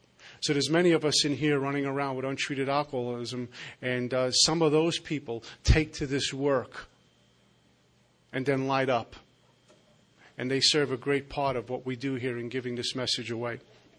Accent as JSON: {"language": "English", "town": "Brooklyn", "region": "New York", "country": "United States", "said": "I'm from Brooklyn. But, yeah, I did move out here about 6 months ago"}